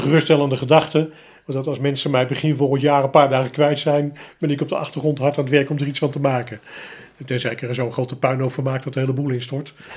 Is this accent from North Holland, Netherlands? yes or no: no; Groningen, Netherlands; born there; Ik ben geboren in Groningen.